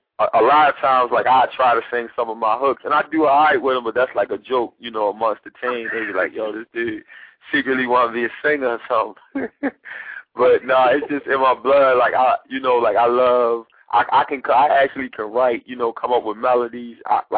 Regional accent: Baltimore, Maryland, United States; I'm from the hood. I'm from West Baltimore, Bentlow and Riggs Avenue.

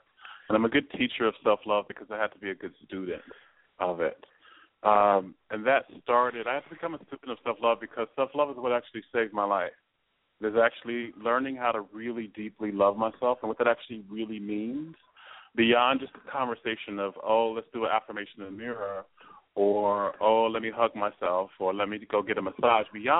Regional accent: Oklahoma, United States; also born or lived in Washington, D.C. / Atlanta / New York; Yes, I was born and raised in Oklahoma and moved back here a few years ago.

